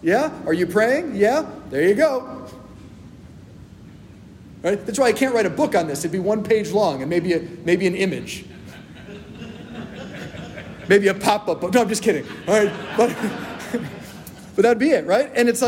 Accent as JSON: {"language": "English", "town": "Chicago", "region": "Illinois", "country": "United States", "tie": "born there", "said": "I was born in Chicago, so a big fan of some sports as well."}